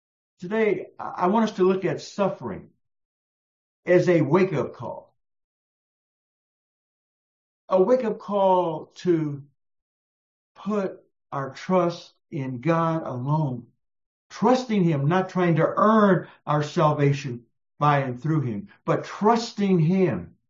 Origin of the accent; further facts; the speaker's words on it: San Antonio, Texas, United States; my hometown where I was born and reared, in San Antonio, Texas